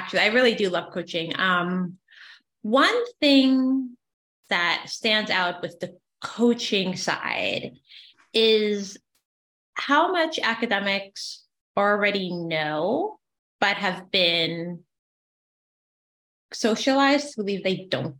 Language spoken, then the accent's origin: English; New York, United States; I am a New Yorker